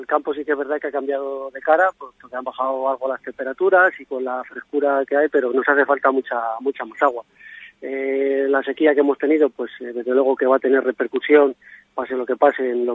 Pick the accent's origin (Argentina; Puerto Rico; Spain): Spain; Castile and León; pues lo que es la parte ganadera vaya representada por gente que somos de Ávila